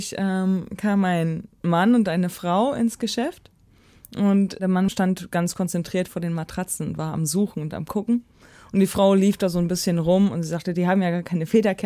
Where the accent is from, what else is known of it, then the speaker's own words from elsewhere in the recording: Hamm, North Rhine-Westphalia, Germany; moved away as an adult; tatsächlich bin ich aufgewachsen und geboren in Nordrhein-Westfalen, in Hamm. Und da habe ich 21 Jahre lang meines Lebens gewohnt